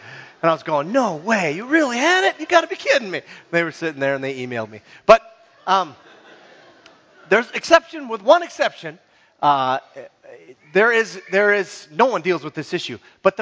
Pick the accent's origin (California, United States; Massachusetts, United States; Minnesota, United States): Minnesota, United States; All right, now I'm from the Iron Range.